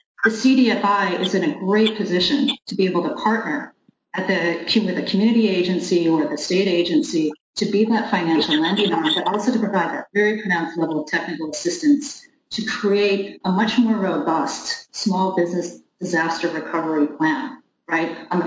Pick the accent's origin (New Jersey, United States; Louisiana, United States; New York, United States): Louisiana, United States; New Orleans; I'm from Louisiana. My hometown is New Orleans. And so we are prone to so many natural disasters.